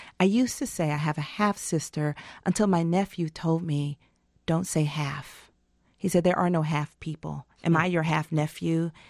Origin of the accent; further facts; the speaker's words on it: Atlanta, Georgia, United States; while I grew up in Atlanta with my father and my mother.